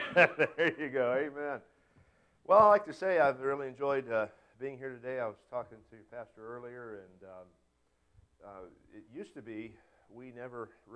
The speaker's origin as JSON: {"language": "English", "country": "United States", "said": "can't you tell I'm from America?"}